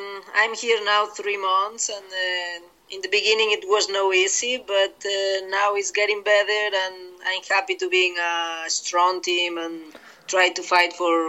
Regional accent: Spain; English is a second language; I grew up in Spain

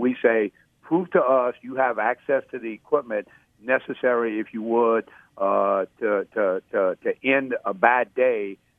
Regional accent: Louisiana, United States; accent: South Louisiana; My accent is clearly a South Louisiana accent.

